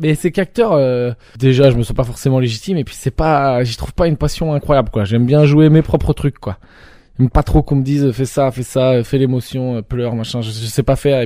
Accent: Poitiers, Nouvelle-Aquitaine, France; Ouais, je suis de Poitiers, représente le 8-6.

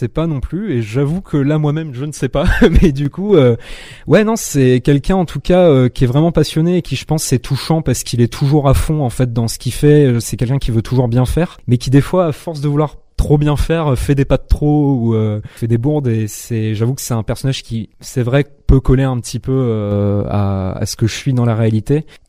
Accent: Le Trait, Normandy, France; moved away as an adult; moi je suis pas de la région, je viens de Normandie de base, dans un petit patelin qui s'appelle Le Trait, entre Le Havre et Rouen, et je suis descendu à 18 ans dans le sud

